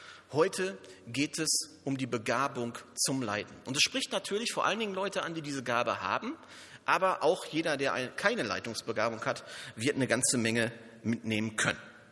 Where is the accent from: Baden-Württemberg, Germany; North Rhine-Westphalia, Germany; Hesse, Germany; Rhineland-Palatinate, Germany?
North Rhine-Westphalia, Germany; Und ich komme ja ursprünglich aus Westfalen, also hinterm Tunnel hier vorne, ne? Und in Westfalen, da gibt es nochmal dunkleres Brot, und zwar Schwarzbrot nennt man das.